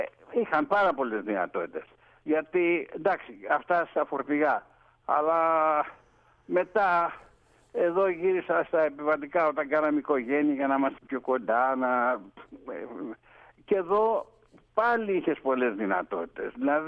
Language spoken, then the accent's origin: Greek; Ermoupoli, South Aegean, Greece; γεννήθηκα και μεγάλωσα στην Ερμούπολη, στη Σύρο.